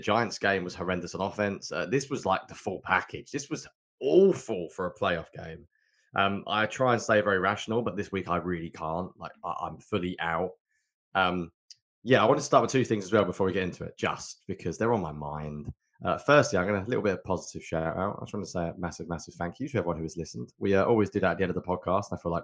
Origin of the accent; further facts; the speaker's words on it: England, United Kingdom; This game kicks off at, actually kicks off, you can tell I'm English, 8:15 your time.